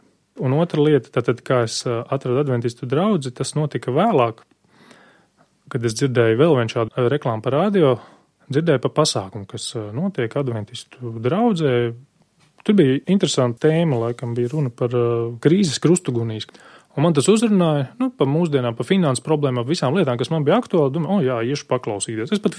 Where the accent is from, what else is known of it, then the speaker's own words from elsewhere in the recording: Ogre, Ogre Municipality, Latvia; teicu, esmu no Ogres